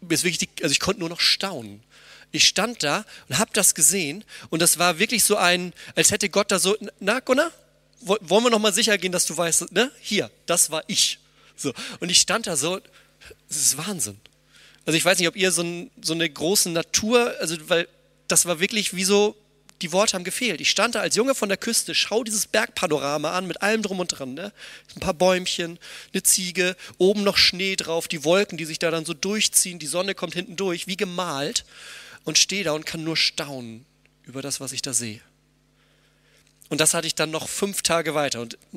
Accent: Schleswig, Schleswig-Holstein, Germany; ich bin ganz in der Nähe quasi bei Schleswig aufgewachsen, ja, also ähnlich, ne, plattes Land und Wasser daneben, so, das ist so das, wie ich aufgewachsen bin, das ist so das, was ich kenne.

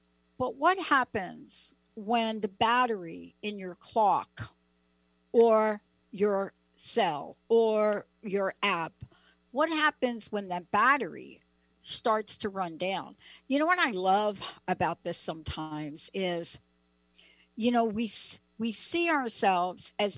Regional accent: East Coast, United States; also born or lived in New Jersey; You know, I grew up on the East Coast. So, you know, I lived in a part of New Jersey later on in my life.

